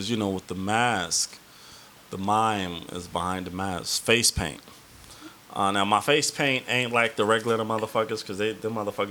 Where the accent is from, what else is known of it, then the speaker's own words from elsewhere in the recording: Compton, California, United States; Compton in South Central Los Angeles.